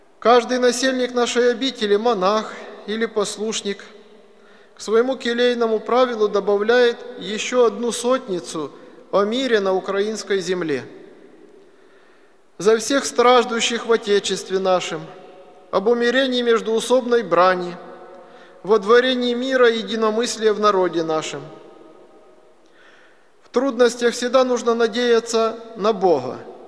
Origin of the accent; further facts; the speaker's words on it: Novorussky, Rostov Oblast, Russia; Донской казак. Хутор Новорусский, откуда я родом, находился на земле войска Донского. Тогда это была одна земля, русская, а теперь моя родина оказалась почти на границе.